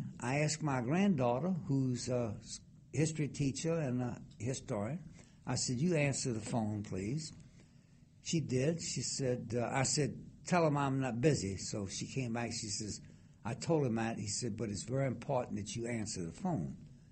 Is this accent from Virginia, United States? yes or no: yes; Norfolk, Virginia, United States; So, and I come from Norfolk, Virginia, and I heard about these canvas boats.